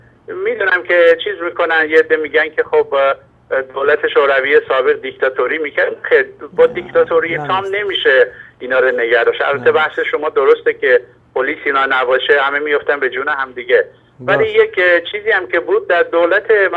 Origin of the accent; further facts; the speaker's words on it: Tabriz, East Azerbaijan, Iran; توی تبریز من بزرگ شدم، آذربایجان جنوبی،